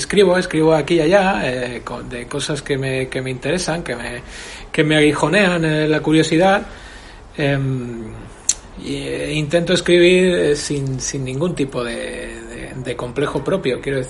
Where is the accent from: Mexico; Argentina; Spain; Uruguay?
Spain; Torrelavega, Cantabria; yo que soy de Torrelavega, que nací aquí